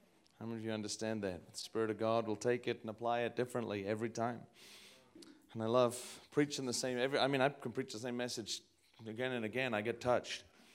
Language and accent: English; North East England, United Kingdom; also born or lived in Midlands; I am from England, even though my accent has got so mutated and weird over the years. I grew up in the Northeast. There is no sign of that anymore.